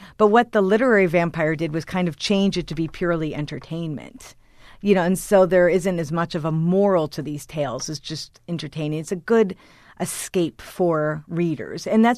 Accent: Chicago, Illinois, United States; I'm actually, I'm from Chicago. And I don't have any, I'm part Slovak, but I have no Russian roots at all.

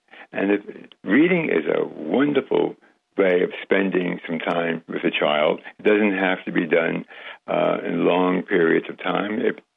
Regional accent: West Virginia, United States; born there; You know, when you mentioned before I was born in West Virginia, well, I was given to … to raise.

